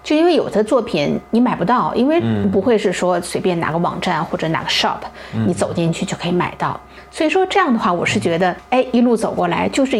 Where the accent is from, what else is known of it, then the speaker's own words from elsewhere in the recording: United States; 所以说对于我们自身在美国这些长大的这种所谓的叫二代以至于1.5代哈